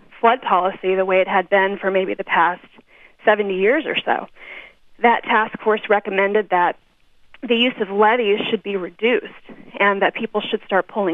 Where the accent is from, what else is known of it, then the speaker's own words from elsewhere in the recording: Marthasville, Missouri, United States; Actually, I grew up in Marthasville, Missouri, which is near the Missouri River, but my family's house was up on a high spot.